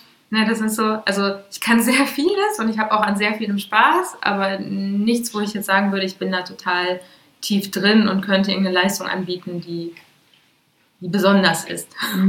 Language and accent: German; Latvia; now in Germany; also wir sind ja aus Lettland hier hingezogen, haben auch relativ lange in einer Notwohnung gewohnt